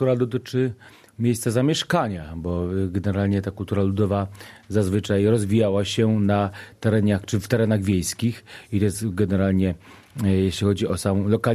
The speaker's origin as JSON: {"language": "Polish", "town": "Milówka", "region": "Silesian Voivodeship", "country": "Poland", "said": "my pochodzimy z miejscowości, która się nazywa Milówka. Ta miejscowość leży w Beskidzie Żywieckim u podnóża Góry Baraniej, w Kotlinie Soły."}